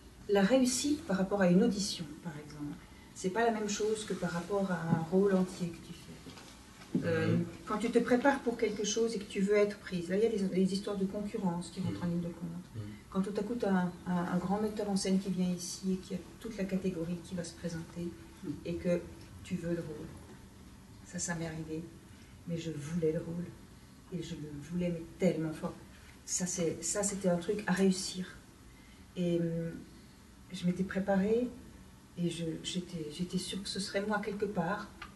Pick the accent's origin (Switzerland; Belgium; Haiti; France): Switzerland; Valais; Moi, je viens du Valais, toi aussi.